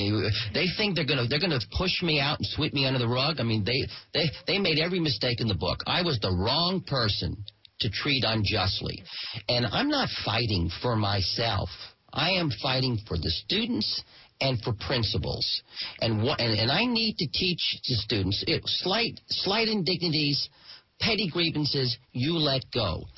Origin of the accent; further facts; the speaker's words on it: Los Angeles, California, United States; born there; I was born in Los Angeles. I was born in Santa Monica. I was born in Los Angeles. This community means a lot to me.